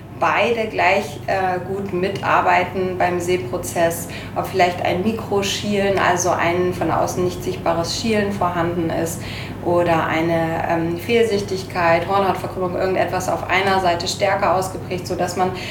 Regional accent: Bremen, Germany; born there; also born or lived in Munich; Ich komme ursprünglich gebürtig aus Bremen und habe in München an der Technischen Universität Albrechts der Isar meine Ausbildung gemacht.

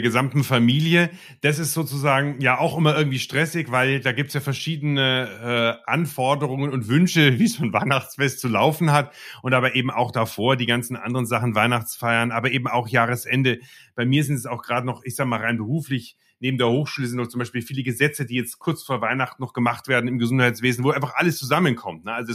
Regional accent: Munich, Bavaria, Germany; ich bin ja Münchner

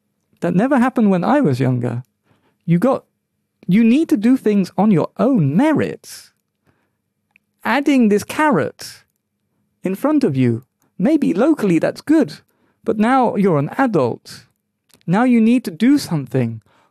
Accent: London, United Kingdom; born or raised there

